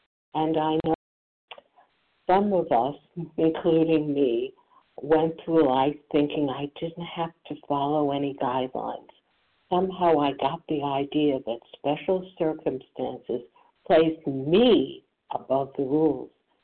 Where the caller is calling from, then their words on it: New Jersey, United States; coincidentally from New Jersey as well.